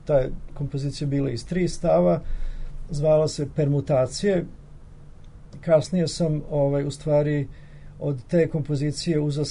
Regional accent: Belgrade, Serbia; moved away; krajem 70-ih godina ja sam iz Beograda otišao u Pariz

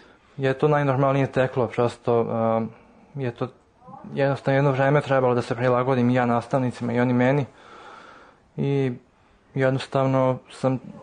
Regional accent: Sombor, Vojvodina, Serbia; born there; 22 godine i trenutno studiram klavir na Akademiji umetnosti u Novom Sadu, 48 godina. Rođen sam u Somboru

